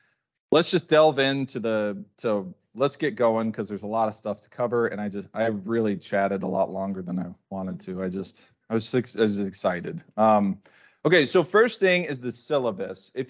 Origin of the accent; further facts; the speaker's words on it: Morse Bluff, Nebraska, United States; I'm from Morse Bluff, Nebraska. It's by North Bend.